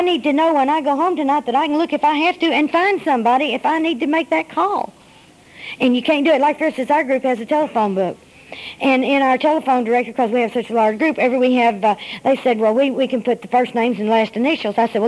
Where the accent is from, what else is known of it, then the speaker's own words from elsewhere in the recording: the South, United States; You know, I'm from the South. We have all sorts of names.